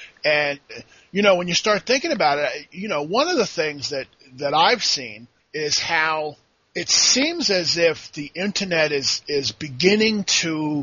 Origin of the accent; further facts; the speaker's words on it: New York City, New York, United States; I mean, I grew up in New York City, so I kind